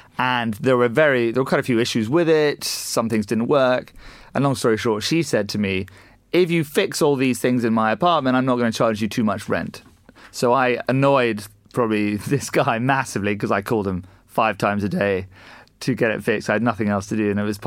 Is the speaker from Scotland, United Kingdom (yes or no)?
yes; Scotland, United Kingdom; also born or lived in United States / Asia; We grew up in Scotland originally, which you and I discussed earlier. Then we spent some time in the US and then a little bit of time in Asia.